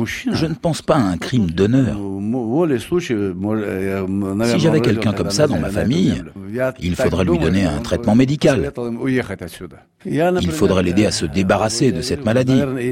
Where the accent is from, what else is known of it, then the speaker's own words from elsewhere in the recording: Kazakhstan; French is a second language; also born or lived in Grozny, Russia; Je suis né au Kazakhstan, là où mes parents ont été déportés depuis la Tchétchénie en 1944. J'y habitais, je suis allé à l'école là-bas jusqu'en 1961. Et là, nous sommes revenus à Grozny